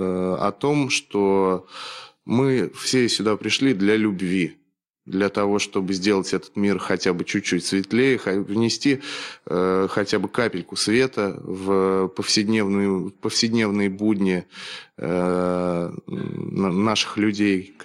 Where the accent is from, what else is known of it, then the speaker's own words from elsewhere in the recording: Nizhny Novgorod, Nizhny Novgorod Oblast, Russia; born there; now in Saint Petersburg, Russia; Я родился в Нижнем Новгороде, живу в Питере 4 года, чему, в общем-то, очень рад.